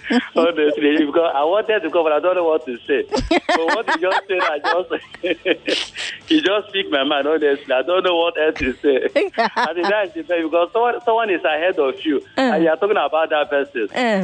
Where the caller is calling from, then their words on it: Bariga, Lagos, Nigeria; I'm coming from Bariga.